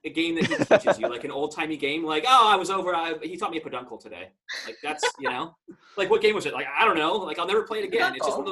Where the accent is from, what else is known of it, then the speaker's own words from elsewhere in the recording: Florida, United States; I feel like you probably both have the same thing that I got growing up in Florida, right?